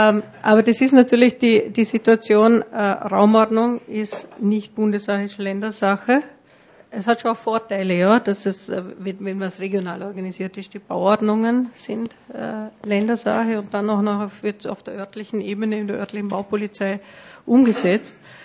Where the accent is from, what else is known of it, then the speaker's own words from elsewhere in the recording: Vorarlberg, Austria; als Vorarlbergerin und Burgenlandliebhaberin